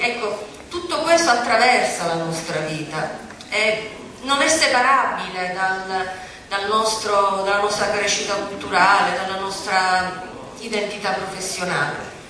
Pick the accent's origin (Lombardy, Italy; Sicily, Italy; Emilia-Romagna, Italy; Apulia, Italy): Sicily, Italy; Palermo; Sia se me lo pongo come palermitana, come donna di questa terra che ha vissuto con intensità